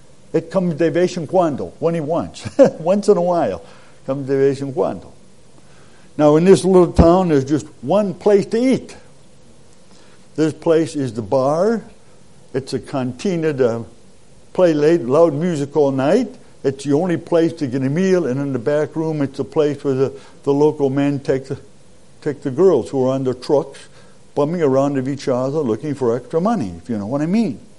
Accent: United States; Where are you from? I said, from United States.

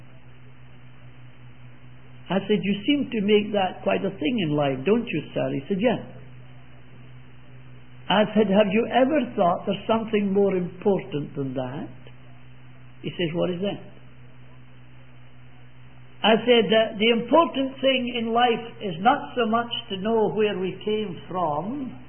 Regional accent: Scotland, United Kingdom; No, sir, I'm not Irish. So I came from Scotland.

